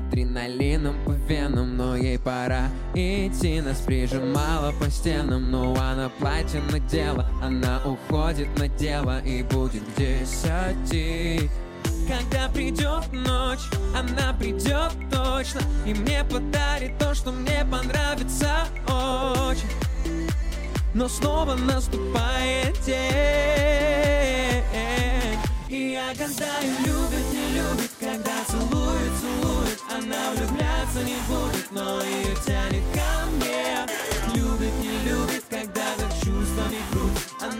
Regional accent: Odesa, Odesa Oblast, Ukraine; Я из Одессы

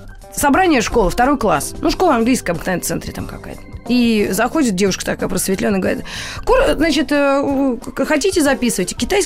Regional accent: Moscow, Russia; я как москвичка такая мерзопакостная с акцентом, сноб такой отвратительный.

